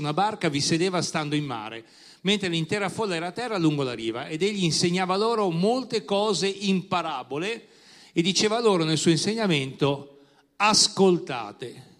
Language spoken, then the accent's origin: Italian; Lavagna, Liguria, Italy; noi veniamo dalla Liguria, Lavagna, che è una città in provincia di Genova, sulla costa